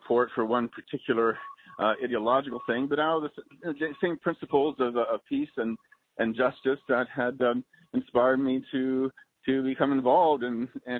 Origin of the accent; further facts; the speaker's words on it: Chapel Hill, North Carolina, United States; And also growing up in Chapel Hill, university town, I got to meet a lot of my father's students who from the Middle East.